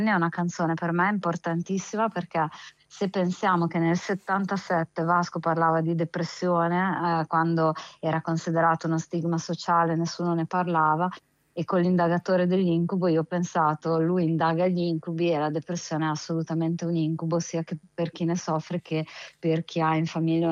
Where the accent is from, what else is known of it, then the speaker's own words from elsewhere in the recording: Emilia-Romagna, Italy; io credo che si senta dall'accento, sono emiliana